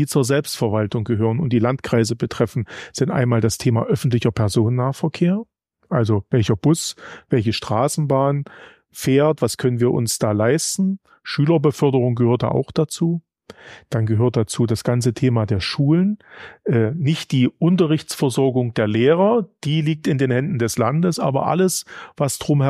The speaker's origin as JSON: {"language": "German", "town": "Bad Bibra", "region": "Saxony-Anhalt", "country": "Germany", "tie": "born or raised there", "said": "dass ich eigentlich meinen Heimatort immer so gesehen habe, dass ich zwar stolz auf dem war, es ist ein ehemaliger Kurort, heißt Bad Bibra, liegt im Burgenlandkreis"}